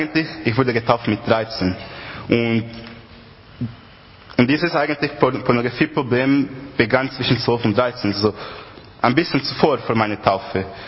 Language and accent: German; Portugal; German is a second language; Wir haben bei uns in Portugal, ich weiß nicht, wer von euch kennt, Youth in Mission, also diesen Kongress. Aber wir haben etwas Ähnliches in Portugal.